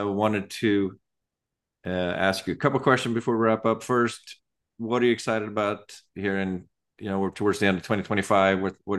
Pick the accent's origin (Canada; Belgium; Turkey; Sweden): Sweden; English is a second language; now in United States; I grew up in Sweden, and when I moved here in the to the States